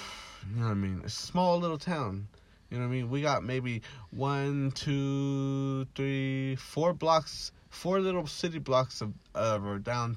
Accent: Fowler, United States; Let's talk about growing up in Fowler. The podcast name is Straight Out Fowler. We're both from Fowler. We're both Fowler boys. Let's talk about our little town.

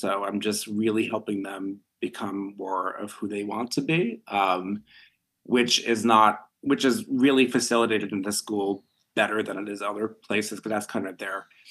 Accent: New York, United States; now in Los Angeles, United States; I'm from New York originally.

